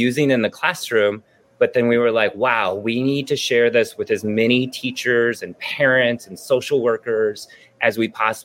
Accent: Van Buren, Missouri, United States; moved away as an adult; also born or lived in St. Charles; So I grew up in Southern Missouri, Van Buren, okay. Missouri, right outside of Poplar Bluff. But then I taught in St. Charles, Missouri, right outside of St. Louis for 13 years before I moved across the country.

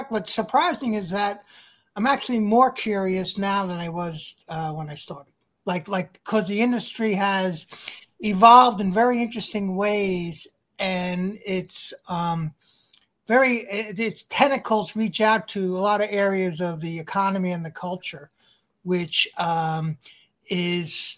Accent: Paramus, New Jersey, United States; Matt and I grew up in the same town. We're both from Paramus, New Jersey, which.

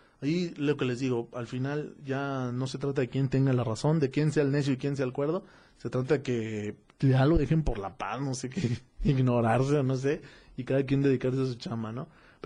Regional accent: Tonalá, Jalisco, Mexico; ya saben que soy de Tonalá

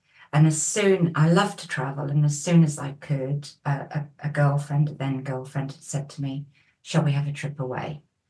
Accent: England, United Kingdom; But because I'm English, she just assumed I was making a mistake.

